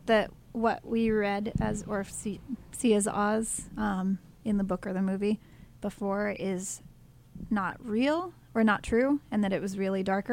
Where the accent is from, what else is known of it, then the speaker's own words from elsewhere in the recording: Hudson, New York, United States; And I'm also from Hudson, and I'm an adult.